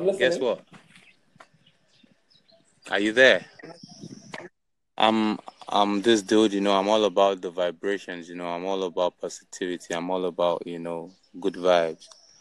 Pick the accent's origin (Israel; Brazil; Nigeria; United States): Nigeria; Well, on behalf of myself as a Nigerian and other Nigerians, we appreciate the love you have for us.